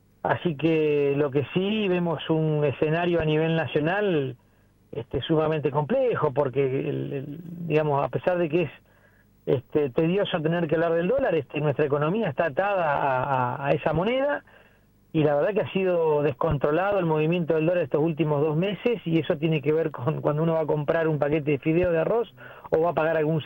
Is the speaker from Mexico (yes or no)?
no; Argentina; eso me desespera como argentino, ¿no?